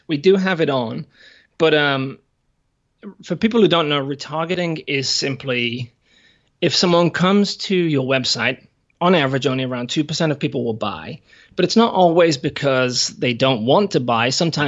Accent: England, United Kingdom; now in New Zealand; So I'm an English guy. My accent's pretty messed up nowadays. I live in New Zealand with my partner, Freya.

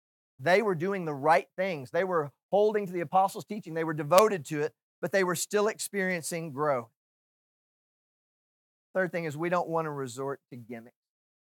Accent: Houston, Texas, United States; Do you know, I'm from Houston.

